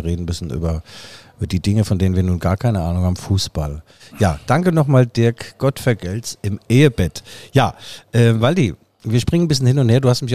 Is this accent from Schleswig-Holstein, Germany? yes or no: no; Mainz, Rhineland-Palatinate, Germany; ich komme aus Mainz.